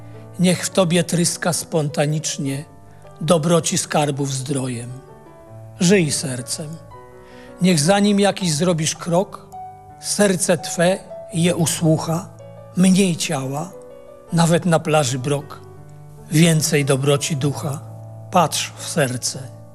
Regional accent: Ostrów Mazowiecka, Masovian Voivodeship, Poland; pochodzę z Ostrowy Mazowieckiej.

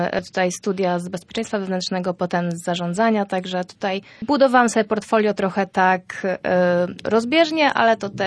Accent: Lubichowo, Pomeranian Voivodeship, Poland; Ja ogólnie pochodzę z Lubichowa, to jest taka bardzo mała miejscowość na Kociewiu.

